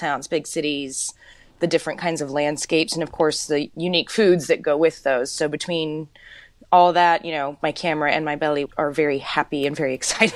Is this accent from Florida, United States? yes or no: yes; Florida, United States; also born or lived in South Carolina; because growing up in Florida and South Carolina, for the most part, you know, the grocery stores, they didn't carry pancetta.